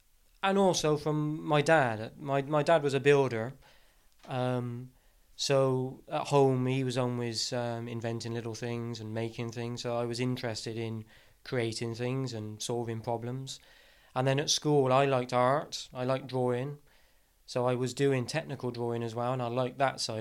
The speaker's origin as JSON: {"language": "English", "town": "Cinderford", "region": "South West England", "country": "United Kingdom", "tie": "born or raised there", "said": "I'm from the Forest of Dean. I was born in 1972 at the Dilcostable Hospital in Cinderford."}